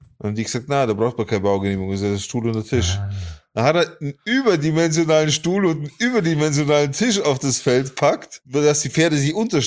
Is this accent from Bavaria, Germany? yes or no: yes; Bavaria, Germany; Das ist das Land, das war bei uns in Bayern tatsächlich, glaube ich sogar.